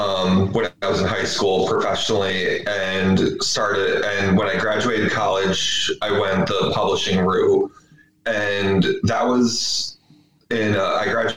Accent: New York, United States; now in Philadelphia, United States; I am from Philadelphia, originally from upstate New York, and I just wrote a book.

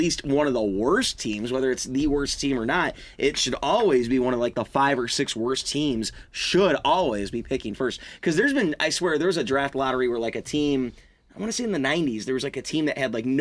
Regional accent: Chicago, Illinois, United States; as a Chicagoan and a hockey fan, yes, it's super exciting

